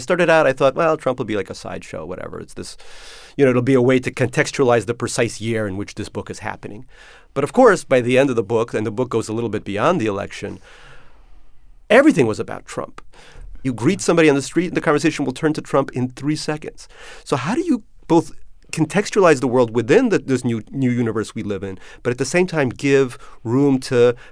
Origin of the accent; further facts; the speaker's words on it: Queens, New York, United States; So, you know, I grew up poor myself in Queens, just like Barry did, in the same neighborhood.